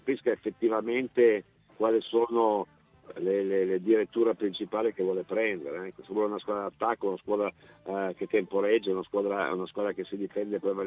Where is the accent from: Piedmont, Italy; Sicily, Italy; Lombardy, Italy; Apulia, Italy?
Piedmont, Italy; Ma io sono piemontese, quindi essendo piemontese per me ci sta il bianco nero del Granate